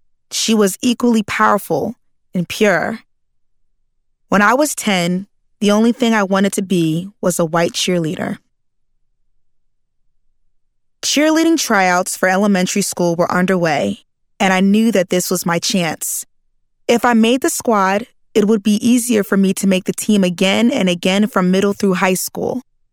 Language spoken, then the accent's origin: English; New Jersey, United States; I grew up in Atlantic County, New Jersey, just 20 minutes from Atlantic City